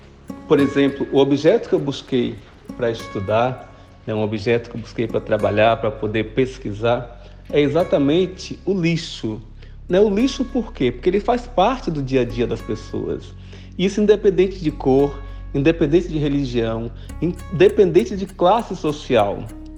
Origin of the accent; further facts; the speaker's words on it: Caravelas, Bahia, Brazil; Então, Contini, eu sou natural, né, de Caravelas.